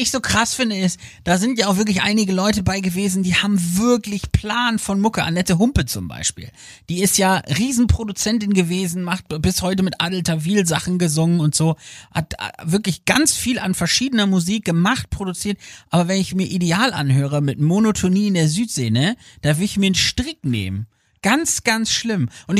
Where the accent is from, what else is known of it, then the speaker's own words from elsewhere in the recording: Aurich, Lower Saxony, Germany; ich komme ja aus Aurich im wunderschönen Ostfriesland